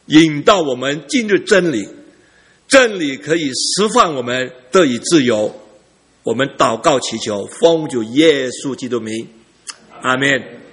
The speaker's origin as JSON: {"language": "Chinese", "country": "Vietnam", "tie": "born or raised there", "moved": "yes", "lives_now": "Canada", "said": "因为我在越南长大的时候啊，我天天只有，我上学的时候，只有闻到那个苹果的香味"}